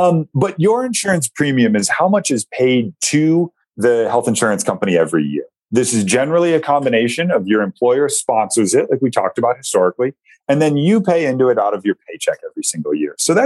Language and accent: English; United States; We're American, and we're doctors, we're healthcare providers, we're medical students.